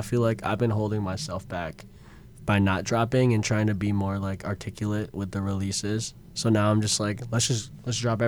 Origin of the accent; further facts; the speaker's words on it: Midwest, United States; I'm from the Midwest too, you know, so I literally felt like I was home for a little bit.